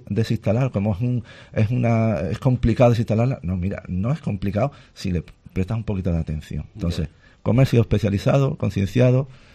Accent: Chipiona, Andalusia, Spain; Yo que soy de Cádiz, de Chipiona

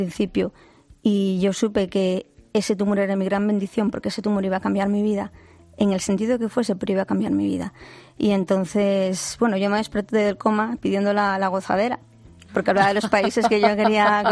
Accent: Asturias, Spain; Yo soy de Asturias.

